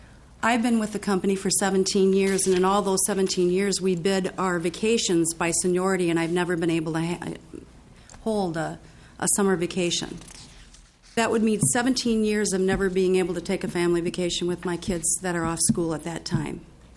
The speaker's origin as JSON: {"language": "English", "town": "White Bear Lake", "region": "Minnesota", "country": "United States", "said": "I am from White Bear Lake."}